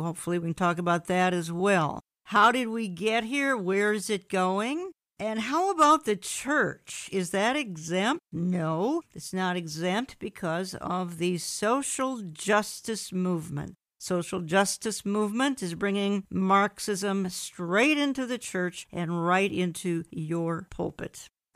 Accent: Minneapolis, Minnesota, United States; including my hometown, Minneapolis

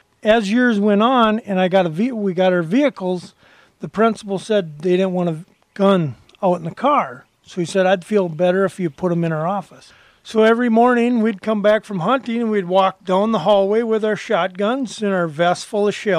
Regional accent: Willmar, Minnesota, United States; Well, when I was growing up, we'd go to school in the morning, we'd go duck hunting.

